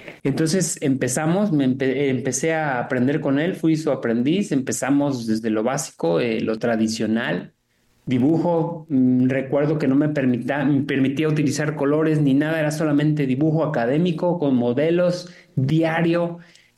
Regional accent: Baja California Sur, Mexico; also born or lived in Mexico City; yo soy nativo de la Ciudad de México, nací ahí, aunque crecí en su mayor parte en lo que es la Baja California Sur. Estudié arquitectura en la ciudad de Querétaro, pero por azares del destino y esas cosas que te llevan a donde no esperas, acabé en Todos Santos.

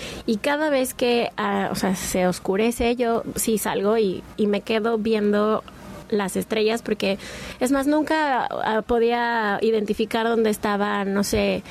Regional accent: Mexico City, Mexico; now in Cabo San Lucas, Mexico; no soy de aquí de Cabo, soy de Ciudad de México.

